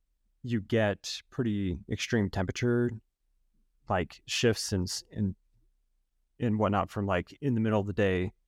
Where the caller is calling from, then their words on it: Salt Lake City, Utah, United States; But I'm in the Salt Lake City, Utah area